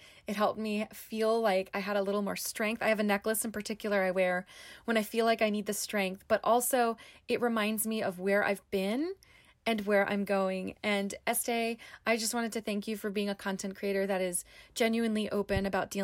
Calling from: Maryland, United States; I'm from Maryland.

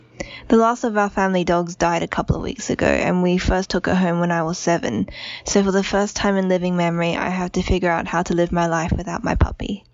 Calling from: Australia; and I'm from Australia

